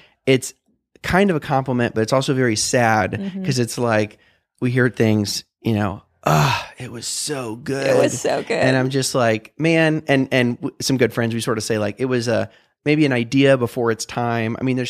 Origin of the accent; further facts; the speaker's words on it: Pensacola, Florida, United States; also born or lived in Washington DC / Philadelphia / New Haven / New York; now in Austin, United States; So originally way back, born and raised in Pensacola, Florida, the Redneck Riviera, home of the Throat Mullet.